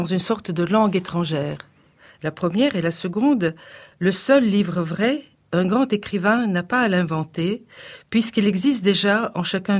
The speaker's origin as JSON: {"language": "French", "country": "Bulgaria", "tie": "born or raised there", "second_language": "French", "said": "J'ai appris le français dans mon pays natal, la Bulgarie."}